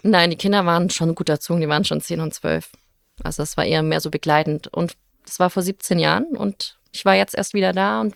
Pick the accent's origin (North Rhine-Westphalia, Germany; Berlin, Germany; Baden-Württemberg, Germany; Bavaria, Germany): Bavaria, Germany; Memmingen; In Memmingen im Allgäu. Zwischen Ulm und Kempten.